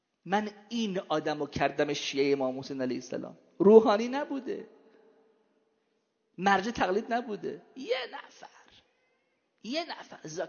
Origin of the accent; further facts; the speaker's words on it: Iran; بعد فهمید ما ایرانی هستیم.